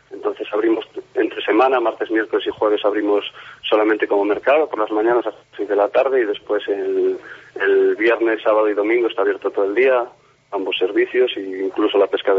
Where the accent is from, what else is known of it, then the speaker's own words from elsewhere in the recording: Galicia, Spain; yo soy de Ría de Arousa, todos sabemos que es una zona turística